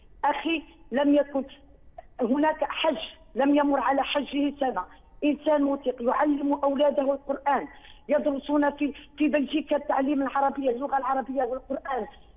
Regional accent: Algeria; موجودة عندنا في الجزائر

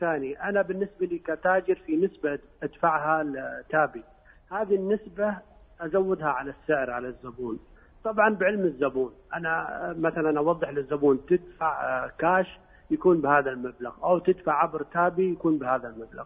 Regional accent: Yemen; now in Sharjah, United Arab Emirates; أنا من اليمن بس مقيم هنا بالإمارات.

